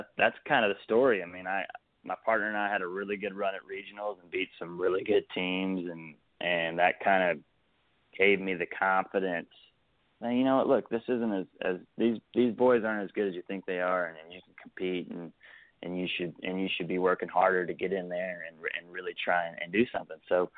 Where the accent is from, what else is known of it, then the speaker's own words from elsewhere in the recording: Alabama, United States; You know, growing up in Alabama, you know, half the school goes to Alabama, half the school goes to Auburn.